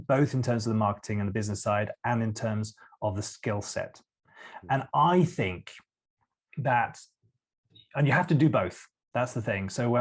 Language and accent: English; Didcot, South East England, United Kingdom; now in Norway; You know, really, I'm from Didcot. We don't speak posh English there, but I put it on a little bit